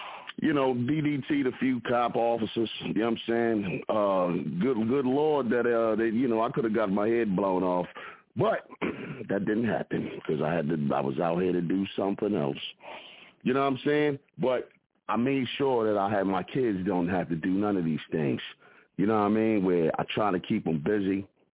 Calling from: Philadelphia, Pennsylvania, United States

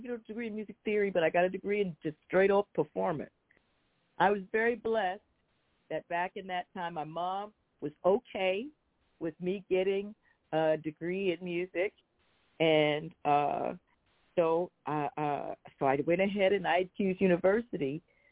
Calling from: United States; Oh, I am right outside of Washington, D.C.

